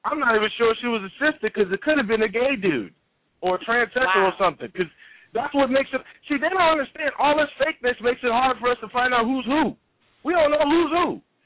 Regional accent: West Coast, United States; also born or lived in San Francisco, United States; Hey, look, I'm from the West Coast. I used to live in San Fran at one time.

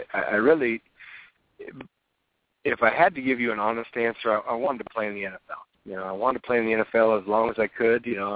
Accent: Spokane, Washington, United States; I grew up in Spokane, Washington. I was born in Seattle. Both my parents were Huskies, and we lived in Seattle my first couple years, and we moved to Spokane, where both parents are from. I grew up there

